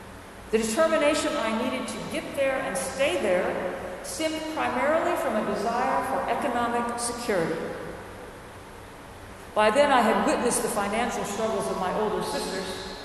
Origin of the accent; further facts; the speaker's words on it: Deep South, United States; accent: southern; We shared roots in the Deep South, though his seemed much more persistent than mine. While my southern accent did not survive my transplantation up north